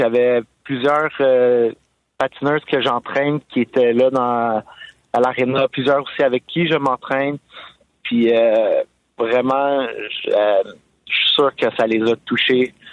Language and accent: French; Vaudreuil, Quebec, Canada; Mes premiers coups de patin, j'avais environ 4-5 ans à Vaudreuil.